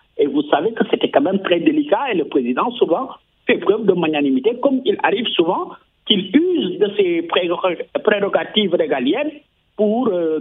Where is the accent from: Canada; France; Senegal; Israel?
Senegal; Parce que moi aussi, je suis sénégalais, j'ai vu.